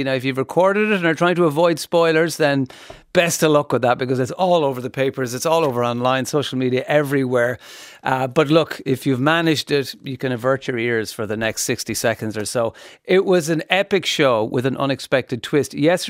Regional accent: Limerick, Munster, Ireland; I was growing up in Limerick.

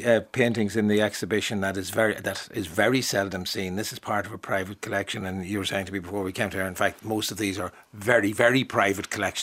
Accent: Northern Ireland, United Kingdom; I'm an Ulster man talking about the Mayo side of things, right?

